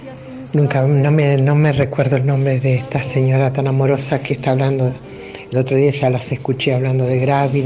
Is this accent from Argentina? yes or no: yes; Azul, Buenos Aires Province, Argentina; Soy de Azul. Estoy en la Pastoral de la Salud.